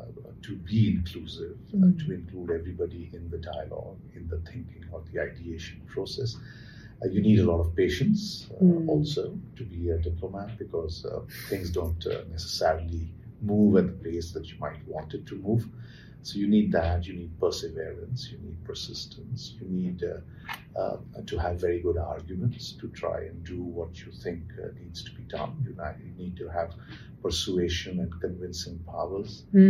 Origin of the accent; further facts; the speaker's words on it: India; We, as Indian diplomats, were targets there of certain terrorist groups.